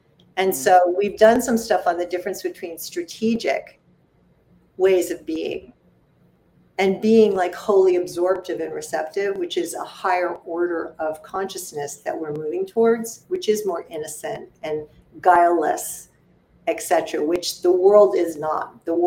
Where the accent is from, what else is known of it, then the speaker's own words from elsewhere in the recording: New York City, New York, United States; And, I'm a New Yorker, so I can say it that way.